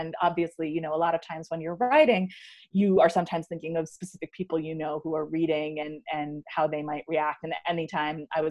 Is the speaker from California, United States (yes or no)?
no; New Jersey, United States; I'm from New Jersey.